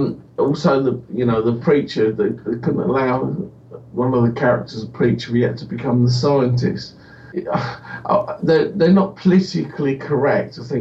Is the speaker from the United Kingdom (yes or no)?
yes; United Kingdom; and we're British, so therefore, let's make a history book.